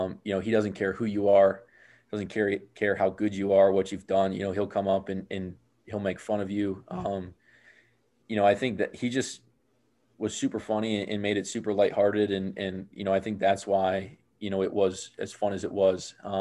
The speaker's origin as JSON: {"language": "English", "region": "Minnesota", "country": "United States", "tie": "born or raised there", "said": "My hometown is actually only an hour away from Minneapolis. So it was really, really awesome to be that close to home"}